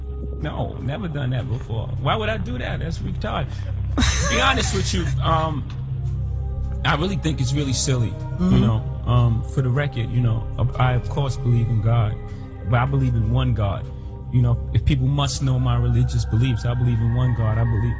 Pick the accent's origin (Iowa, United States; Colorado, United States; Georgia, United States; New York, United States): New York, United States; I can't even get in a golf club in Palm Springs. I'm from Marcy Projects.